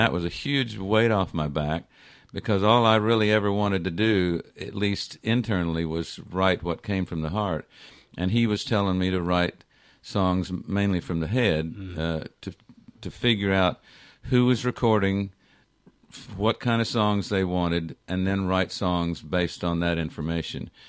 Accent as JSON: {"language": "English", "town": "Memphis", "region": "Tennessee", "country": "United States", "tie": "born or raised there", "also_born_or_lived": "Los Angeles, United States", "lives_now": "Austin, United States", "said": "as a young man growing up in Memphis and … exploded, which changed my life absolutely completely"}